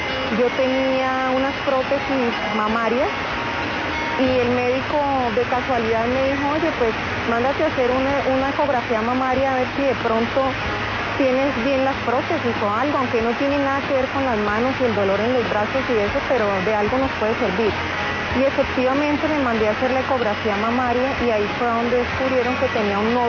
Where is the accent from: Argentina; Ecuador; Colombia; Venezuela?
Colombia; Neiva, Huila; now in Bogotá, Colombia; llegué al Instituto Nacional de Cancerología, acá en la ciudad de Bogotá, vengo de la ciudad de Neiva.